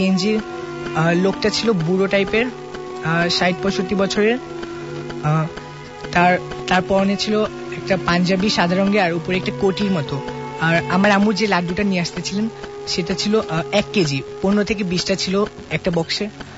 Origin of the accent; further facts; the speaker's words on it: Hazaribagh, Dhaka Division, Bangladesh; BNM public কলেজের student, আমি হাজিরবাগ থেকে এসেছি।